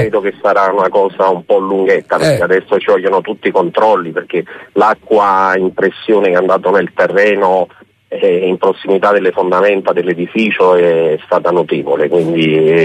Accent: Naples, Campania, Italy; sono un napoletano che 30 anni fa, ma poco più di 20 anni, un po' per la mia pazzia, ha investito in queste tecniche e le ha portate dagli Stati Uniti

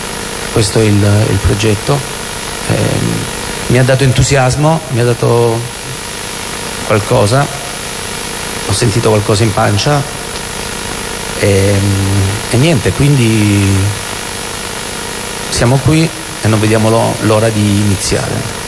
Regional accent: Lecce, Apulia, Italy; born there; Tu parli ad un uomo del sud, perché io sono nato a Lecce, quindi conservo le mie origini, le mie radici

